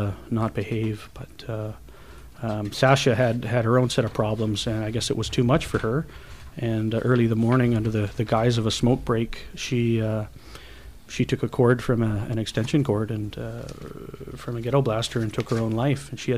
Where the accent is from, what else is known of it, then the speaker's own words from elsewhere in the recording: Vancouver, British Columbia, Canada; I grew up in Vancouver, Burnaby, Coquitlam, Maple Ridge. Tend to move around pretty quick when you're in care.